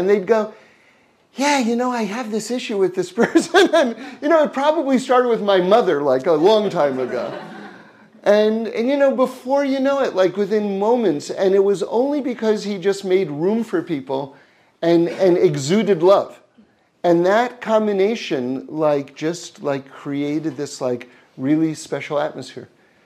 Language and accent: English; New York City, New York, United States; So I grew up in New York City, and on 79th Street and Broadway, right in the middle of Manhattan there